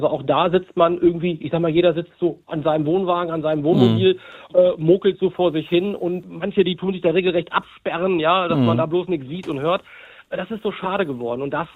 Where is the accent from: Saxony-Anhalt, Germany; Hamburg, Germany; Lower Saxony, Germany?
Lower Saxony, Germany; Hildesheim; Genau, ich komme aus Hildesheim